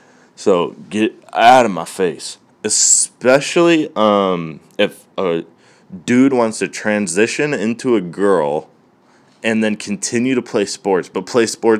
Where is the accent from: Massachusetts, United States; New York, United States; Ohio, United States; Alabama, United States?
Ohio, United States; Parma; Look, I'm from Cleveland, Parma, whatever, same thing.